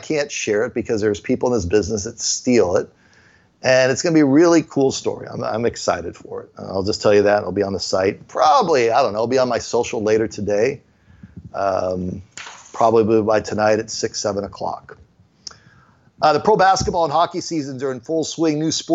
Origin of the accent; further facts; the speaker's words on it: San Diego, California, United States; Growing up in San Diego, it was Jerry Coleman, and Jerry would call an infield fly a home run.